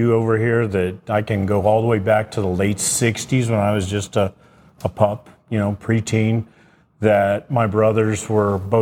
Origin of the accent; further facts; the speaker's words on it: California, United States; I grew up in Orange County, just miles, a few miles away from Orange County International Raceway.